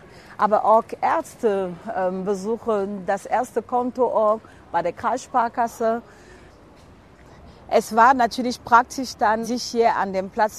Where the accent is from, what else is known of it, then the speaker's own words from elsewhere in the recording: Cameroon; now in Cologne, Germany; Es waren Leute, die auch aus meinem Heimatland kamen, nämlich aus Kamerun.